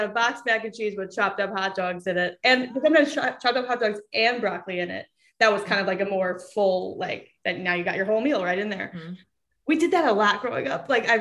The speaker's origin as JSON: {"language": "English", "region": "Wisconsin", "country": "United States", "tie": "born or raised there", "said": "I grew up in Wisconsin."}